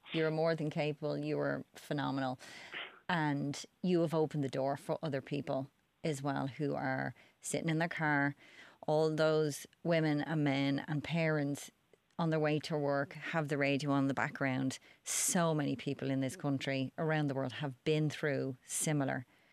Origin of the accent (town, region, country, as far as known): Ireland